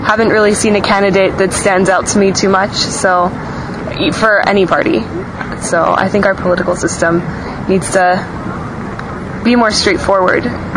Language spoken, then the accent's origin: English; California, United States; I grew up in the Bay Area near San Francisco.